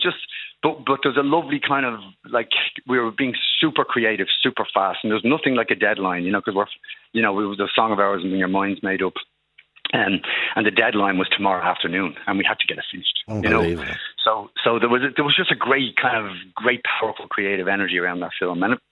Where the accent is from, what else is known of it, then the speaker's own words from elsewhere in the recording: Ballymun, Leinster, Ireland; when I was growing up in the Holy Spirit School in Ballymun, great school, and Compton, Ballymun